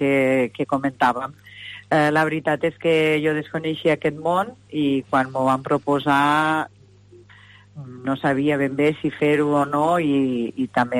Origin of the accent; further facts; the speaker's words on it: Lleida, Catalonia, Spain; jo de Lleida, avui que vinc de Barcelona